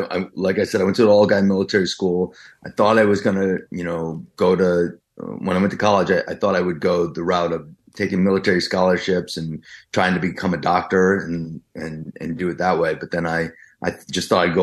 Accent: New Jersey, United States; And I'm from Jersey, so we can talk a lot.

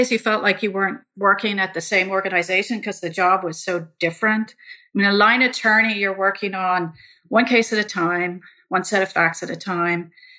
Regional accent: Dublin, Leinster, Ireland; It was, in the 80s, very, very different country from it is, you know, what it is today.

